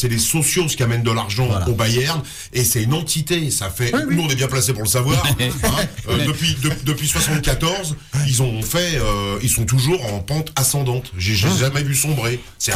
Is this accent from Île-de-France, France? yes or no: no; Saint-Étienne, Auvergne-Rhône-Alpes, France; Je suis stéphanois